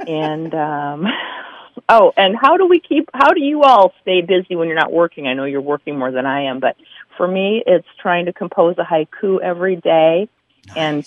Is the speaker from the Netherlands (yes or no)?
no; White Bear Lake, Minnesota, United States; moved away as an adult; now in Idaho, United States; I'm from Minnesota all my life, and lived in White Bear Lake, went to the University of Minnesota, and then graduated and went back to living in White Bear Lake and moved out to Idaho Panhandle about 5 years ago.